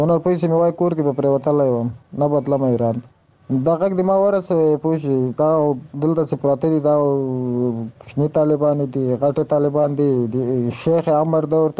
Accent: Nimruz, Afghanistan; زه افغان یم د نیمروز ولایت نه.

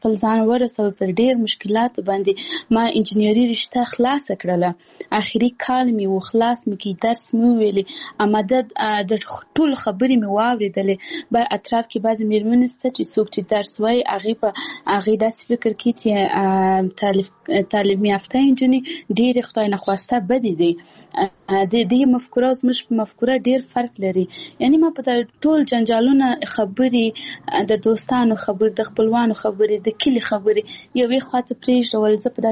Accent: Paktia, Afghanistan; زه خپل د پکتیا ولایت یم، زه د یو کلی یم

